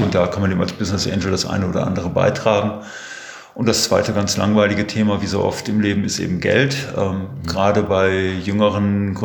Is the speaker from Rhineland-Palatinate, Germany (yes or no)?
no; Herford, North Rhine-Westphalia, Germany; Bin ein Kind der Region, geboren in Herford